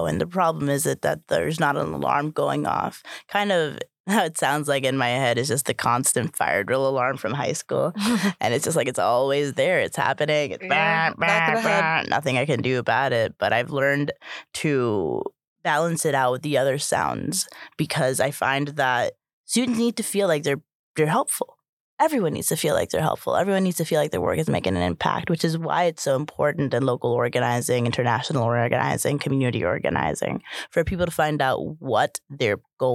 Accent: Puerto Rico; Growing up in Puerto Rico is definitely a very different experience.

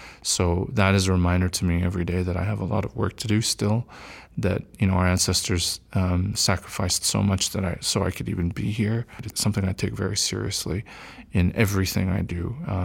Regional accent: Fort Macleod, Alberta, Canada; I grew up near Fort McLeod, rural situation, no cable TV.

